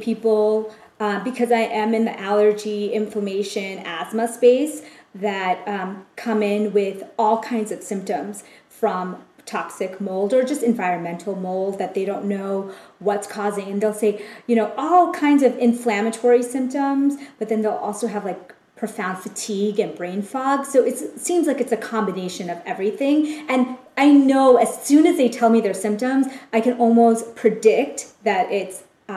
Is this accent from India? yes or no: yes; India; I'm Indian, so I think Indian people tend to look younger.